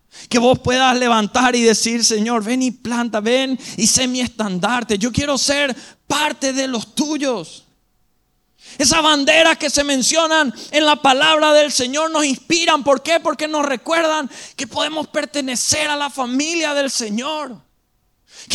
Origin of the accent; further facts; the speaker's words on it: Paraguay; uno se identifica con la bandera rojo y blanco y azul, y uno se identifica como paraguayo, y qué bendición lo que podemos ser paraguayos.